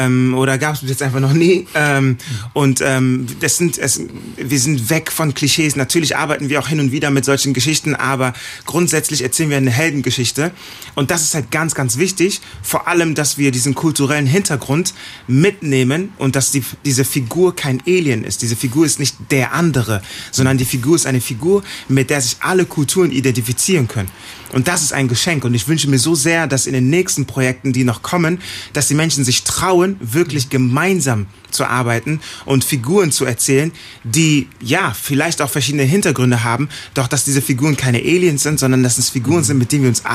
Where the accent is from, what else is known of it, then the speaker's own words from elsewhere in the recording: Ghana; first language Twi; German is a second language; ich habe mich sehr, sehr wohl gefühlt, weil ich war umgeben von Ghanaern und meine erste Sprache war die Sprache, die komplett dort gesprochen wurde.